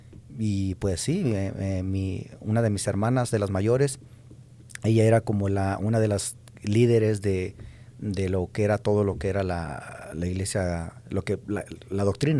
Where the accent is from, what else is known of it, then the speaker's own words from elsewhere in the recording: Zacatecas, Mexico; Bueno, yo soy de Zacatecas, México, de un pueblito por ahí, para los que conocen ahí el centro de los estados, por ahí del centro de México, está entre Zacatecas y Aguascalientes.